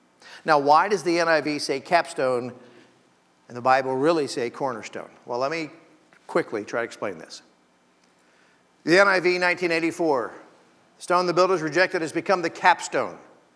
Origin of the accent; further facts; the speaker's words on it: Pennsylvania, United States; I grew up in the Keystone State, Pennsylvania, which connected the colonies.